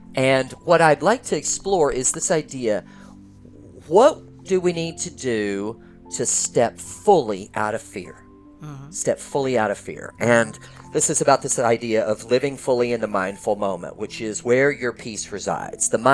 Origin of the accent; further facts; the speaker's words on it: Oregon, United States; and I came from Oregon.